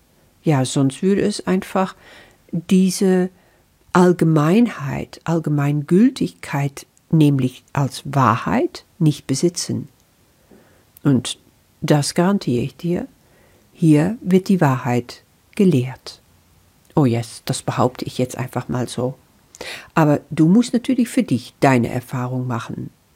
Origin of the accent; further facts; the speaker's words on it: Netherlands; German is a second language; now in Germany; Das ist nun mal so als Niederländerin. Ich bin schon so lange in Deutschland, aber du wirst dich daran gewöhnen, dass mein Deutsch einfach nicht perfekt ist.